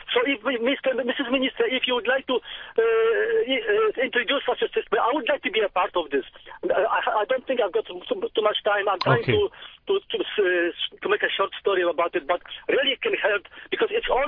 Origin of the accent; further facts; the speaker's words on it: Poland; moved away; that I came from Poland, and in Poland we had a system.